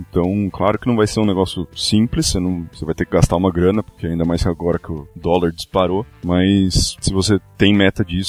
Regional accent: São Paulo, Brazil; born there; Cara, eu nasci em São Paulo, morei em São Paulo, então eu posso falar.

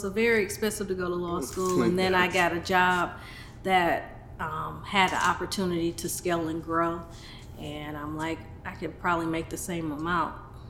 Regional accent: Cleveland, Ohio, United States; Actually, no, I'm not. I'm originally from Cleveland, Ohio.

